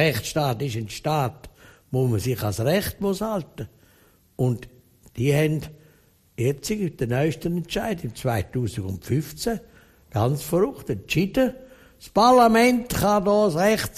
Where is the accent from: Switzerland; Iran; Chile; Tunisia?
Switzerland; Man kann, bei uns in der Schweiz kann man nicht in der direkten Demokratie ein Thema setzen, das kein ist.